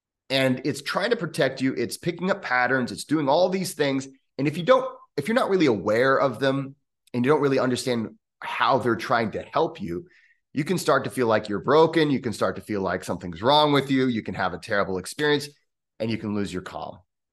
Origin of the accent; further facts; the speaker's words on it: United States; accent: American English; I'm an English professor. Like, I'm really good at this one language. And it's American English.